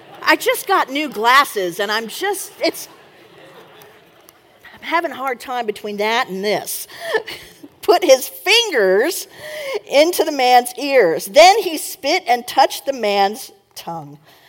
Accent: Fremont, California, United States; Now, I grew up in Fremont, just across the bay, and there is a relatively sizable deaf population.

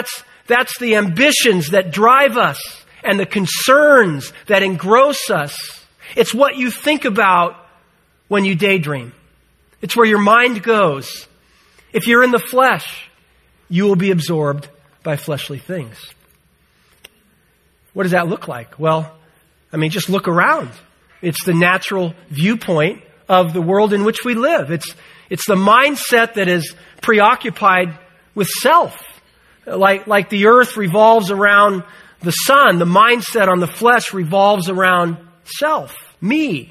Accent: California, United States; As you know, I was raised here in the Bay Area. I mean, and I've always been on this side of the Bay.

